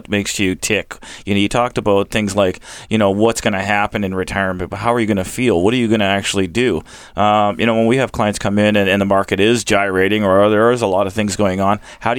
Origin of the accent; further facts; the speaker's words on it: Winnipeg, Manitoba, Canada; I am, actually. yeah, but born and bred in St. James.